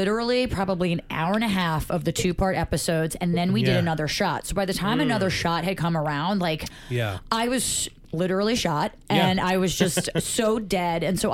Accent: Montclair, New Jersey, United States; But my friends, so I grew up in Montclair, New Jersey.

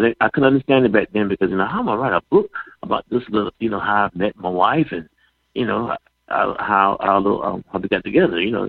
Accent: Swanson, South Carolina, United States; Yes, I was born and raised in Swanson, South Carolina.

